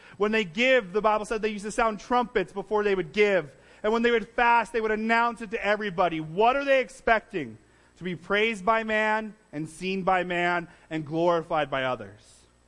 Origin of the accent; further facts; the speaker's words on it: Drumheller, Alberta, Canada; So the Hoodoos, we're from Drumheller